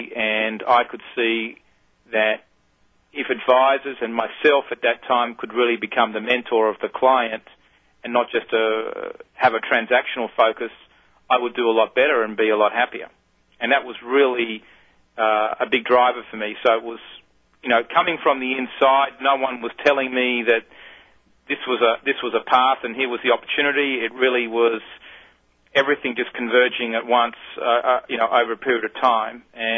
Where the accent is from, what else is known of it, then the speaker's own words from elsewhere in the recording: Sydney, New South Wales, Australia; now in Atlanta, United States; Well, I came from Sydney, Australia. And over the last couple of years, I've migrated towards the United States, where I've been living in Atlanta, Georgia, for the last 2 years.